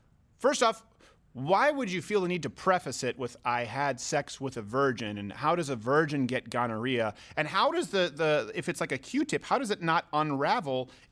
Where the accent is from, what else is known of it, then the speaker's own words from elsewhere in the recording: United States; Yeah, I'm embarrassed. As an American.